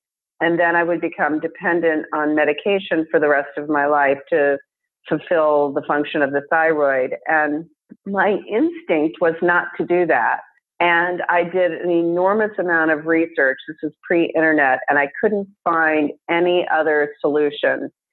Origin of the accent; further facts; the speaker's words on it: Alaska, United States; also born or lived in Texas; I grew up in Alaska, and I thought I was having a normal childhood, except for the fact that I was constantly sick.